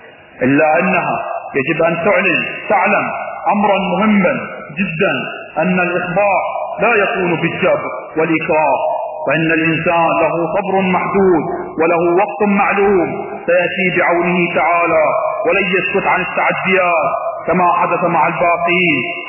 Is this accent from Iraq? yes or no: yes; Iraq; اذا نحن كشعب عراقي لا بد ان نقول كلا لكل انتهاكات العدو الاسرائيلي